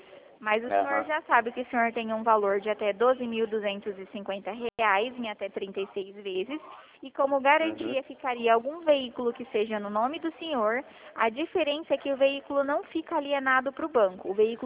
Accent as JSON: {"language": "Portuguese", "town": "Dourados", "region": "Mato Grosso do Sul", "country": "Brazil", "said": "nós somos aqui de Dourados, tá? É, Mato Grosso do Sul também."}